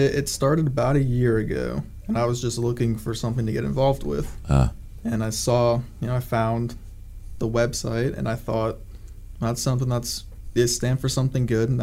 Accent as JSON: {"language": "English", "country": "United States", "said": "because we come from America, we come from here, and we have what we have."}